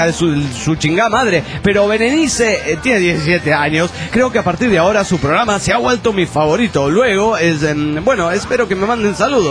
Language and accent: Spanish; Parral, Chihuahua, Mexico; de aquí, de mi tierra, pero como les dije antes, los parralenses ya los olvidamos